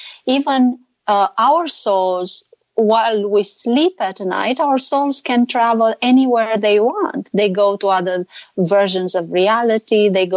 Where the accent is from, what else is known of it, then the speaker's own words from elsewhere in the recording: Romania; English is a second language; I'm not Hungarian. I'm from Romania